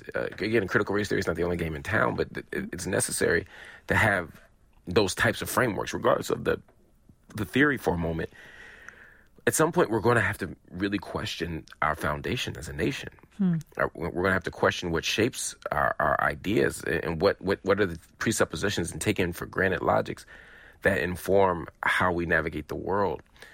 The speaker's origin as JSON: {"language": "English", "town": "Philadelphia", "region": "Pennsylvania", "country": "United States", "tie": "born or raised there", "said": "the history stories I got growing up in Philadelphia school district"}